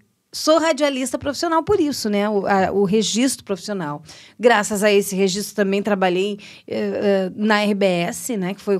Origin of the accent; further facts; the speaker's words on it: Santa Maria, Rio Grande do Sul, Brazil; sempre sou natural de Santa Maria, mas... O direito eu já fiz a faculdade em Santiago, foi quando eu fui morar em Santiago